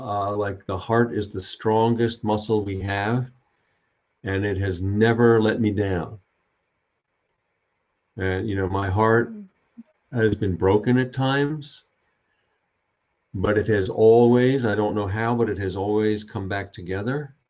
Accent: Long Island, New York, United States; I grew up on Long Island in outside of New York City in, you know, kind of middle, you know, middle, lower middle class little houses, you know, and I was raised Jewish and I am Jewish.

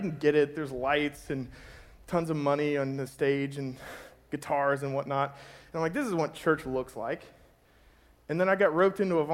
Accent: Kentucky, United States; And I'm from Kentucky, so I'm thinking, yeah, no problem

